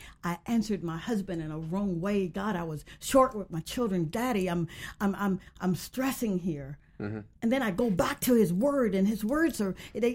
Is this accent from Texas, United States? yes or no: no; Yorkville, Mississippi, United States; But when I was a little girl growing up in Yorkville, Mississippi, that was for that dream of becoming a doctor was really something I dreamt